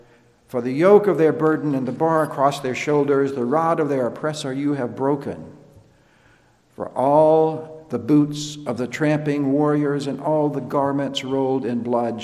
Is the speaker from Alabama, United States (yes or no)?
yes; Alabama, United States; Since I grew up in Alabama, and many members of my family attended the University of Alabama, I am forced not only to follow, but also to care about the fortunes of Alabama Crimson Tide football.